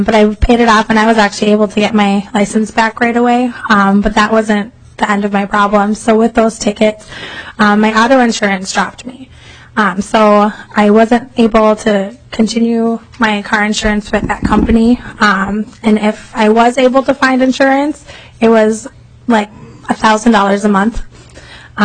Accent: Otsego, Minnesota, United States; born or raised there; now in Minneapolis, United States

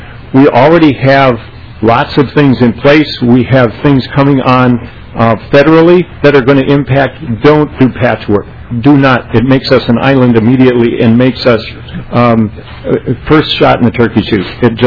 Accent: Minnesota, United States; I'm from Minnesota. I spend most of my money here.

